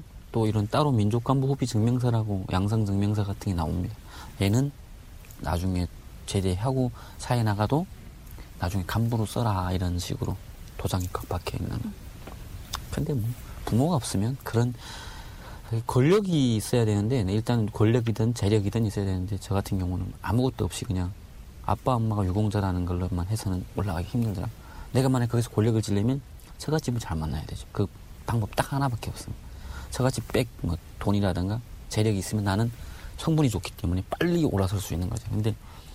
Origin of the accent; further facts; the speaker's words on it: Chongjin, North Hamgyong, North Korea; 에서 제가 고향이 청진인데